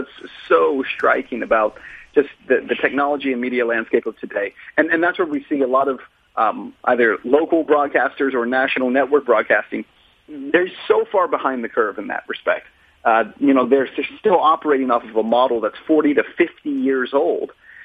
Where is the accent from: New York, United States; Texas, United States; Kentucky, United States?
Texas, United States; El Paso; then a morning anchor, and then a primetime anchor, all in my hometown of El Paso.